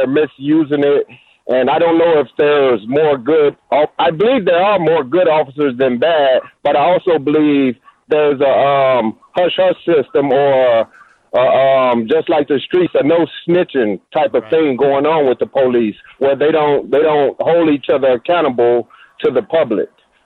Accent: Chicago, Illinois, United States; And I come from a poor neighborhood in Chicago, Cabrini Green. I grew up in Cabrini Green

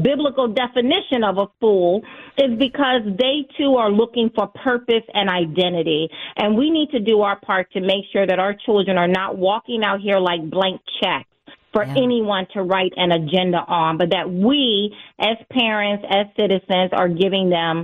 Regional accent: United States; my identity and a search for identity for me as an American, as a Black person, as a Christian, as someone who's come from a broken family situation.

